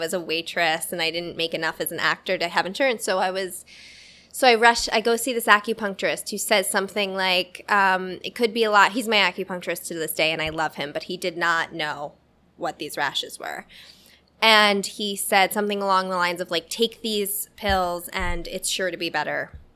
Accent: Northeast, United States; because I'm from the Northeast, actually, so I've known about Lyme disease all my life. I grew up actually getting tick checks every time we went to Connecticut.

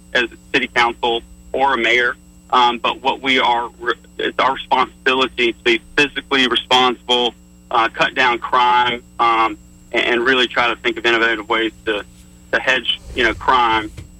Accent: Montgomery, Alabama, United States; Yeah, so I grew up in Montgomery, born and raised, and I really do care about the city of Montgomery. I love Montgomery.

